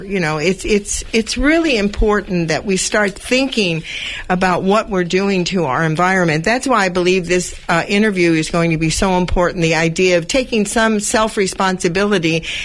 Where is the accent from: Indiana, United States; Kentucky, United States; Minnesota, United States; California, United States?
California, United States; Los Angeles; I was brought up in Los Angeles, and during my youth, I hung out at the beaches at Santa Monica.